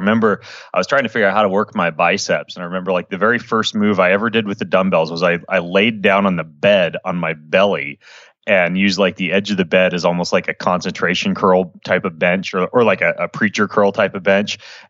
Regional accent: Idaho, United States; I grew up in Idaho. I was homeschooled K-12, myself and my four siblings, and was just a consummate nerd.

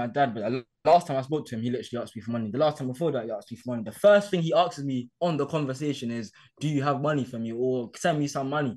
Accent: Hackney, London, United Kingdom; I grew up in Hackney, I grew up in a hood, essentially

